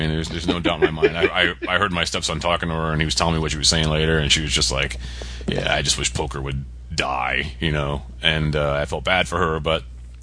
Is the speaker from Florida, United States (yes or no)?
yes; Florida, United States; no, dude, I'm from Florida. My blood is thinner than water.